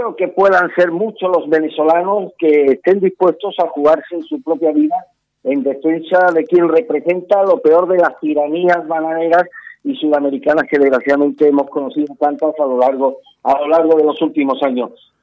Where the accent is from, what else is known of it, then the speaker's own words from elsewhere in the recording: Spain; como españoles nos tenemos que congratular